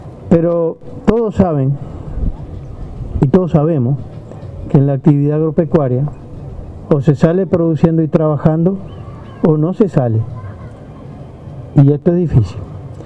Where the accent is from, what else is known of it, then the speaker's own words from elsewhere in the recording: Uruguay; a veces yo creo que somos muy uruguayos, ¿verdad?